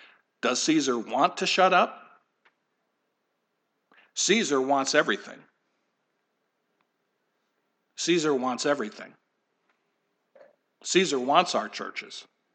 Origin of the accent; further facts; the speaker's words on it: New Jersey, United States; or I grew up in New Jersey and I have roots there and affection for it